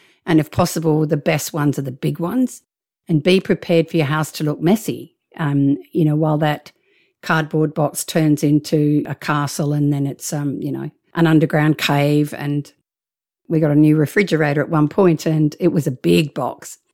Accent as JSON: {"language": "English", "country": "Australia", "said": "hang on, I'm Australian. We've got sharks, crocodiles and all sorts of far more danger."}